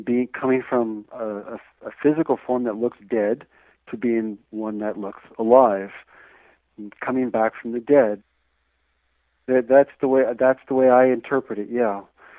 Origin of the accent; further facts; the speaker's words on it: Canada; I'm a radio host, I'm a male, I'm a Canadian